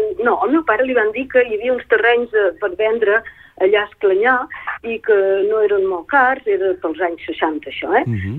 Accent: Paris, Île-de-France, France; also born or lived in Bordeaux; jo vaig néixer a París i vaig viure a París fins que París i els suburbis, fins que vaig marxar cap a Bordeus, ja era professora i sí, he estat visquent a París molts anys.

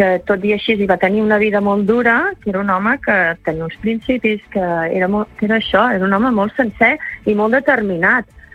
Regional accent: Girona, Catalonia, Spain; és que a casa meu tots som de l'Empordà, jo sóc de Girona

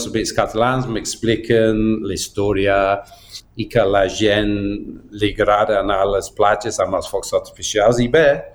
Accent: Manchester, North West England, United Kingdom; Com has dit, jo sóc de Manchester

